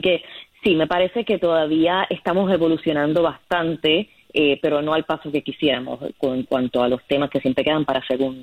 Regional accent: Puerto Rico; Yo como puertorriqueña, siempre cuando voy a votar estoy pendiente de cuáles son esas plataformas que van también a beneficiar a las personas que yo quiero, que viven en Puerto Rico

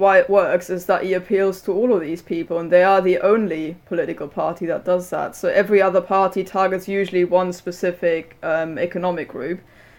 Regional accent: Brandenburg, Germany; I'm from Brandenburg, which is just outside of Berlin

